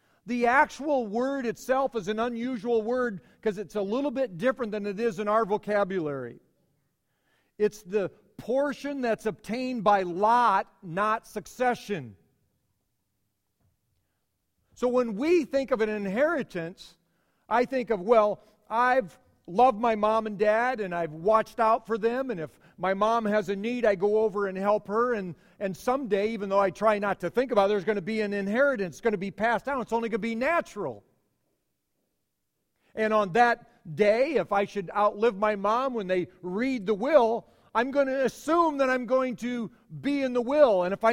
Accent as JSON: {"language": "English", "town": "Carroll", "region": "Iowa", "country": "United States", "tie": "born there", "said": "It isn't mine because I was born in March in 1961 at the Carroll St. Anthony's Hospital."}